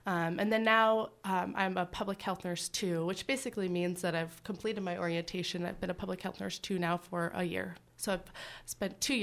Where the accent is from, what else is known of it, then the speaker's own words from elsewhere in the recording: Homer, Alaska, United States; I came up to Anchorage back home because I'm actually from Homer.